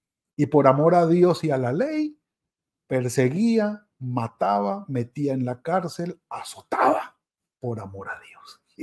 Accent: Apure, Venezuela; Yo tengo que decir que soy llanero de llaneros. Es decir, mi mamá era llanera y mi papá era llanero también, de Guadualito, estado Apure, Venezuela.

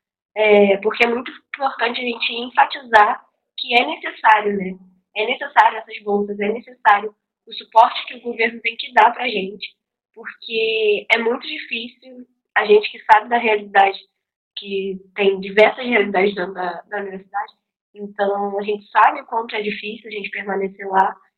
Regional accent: São Gonçalo, Rio de Janeiro, Brazil; Eu moro em outra cidade, né? A UF é em Niterói, vocês não sabiam, mas é UF Niterói e eu sou de São Gonçalo.

